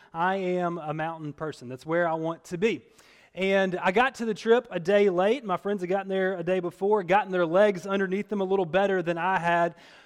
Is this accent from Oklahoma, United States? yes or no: no; Mississippi, United States; I'm a preacher from Mississippi.